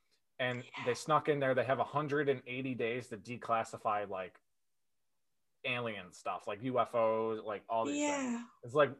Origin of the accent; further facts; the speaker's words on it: New York, United States; I'm from New York. Yeah. I'm from upstate New York. I'm not from, like, the city or anything.